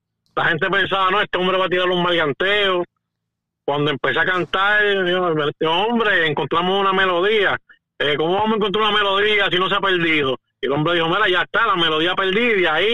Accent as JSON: {"language": "Spanish", "town": "Río Grande", "country": "Puerto Rico", "tie": "born or raised there", "said": "Eso es así, nací y criado en Río Grande."}